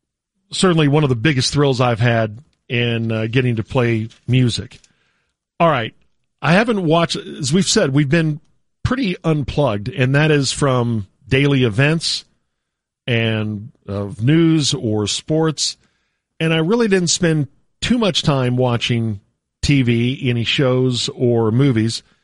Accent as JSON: {"language": "English", "town": "Bartonville", "country": "United States", "tie": "born or raised there", "said": "he was nice enough to come down to my hometown of Bartonville, and we played the Bartonville store"}